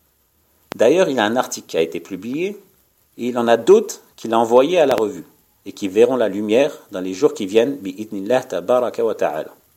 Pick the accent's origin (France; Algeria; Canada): Algeria; consistant à dire qu'il n'est pas connu chez nous en Algérie.